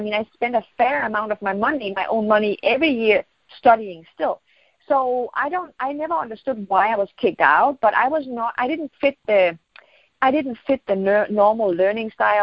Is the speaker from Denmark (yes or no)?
yes; Denmark; also born or lived in Morocco; I'm not born in Denmark. I was born in Morocco, but I grew up in Denmark.